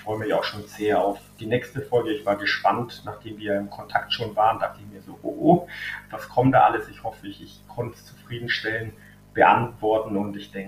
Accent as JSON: {"language": "German", "town": "Fürth", "region": "Bavaria", "country": "Germany", "tie": "born or raised there", "said": "Also jemand wie auch ich jetzt, der gebürtige Fürther ist, das hängt einfach zusammen."}